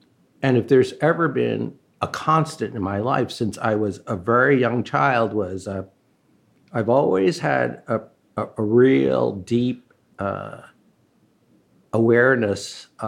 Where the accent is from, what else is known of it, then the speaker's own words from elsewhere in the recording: New York City, New York, United States; You know, I grew up here in New York, and of course, you can't help but go through bad neighborhoods.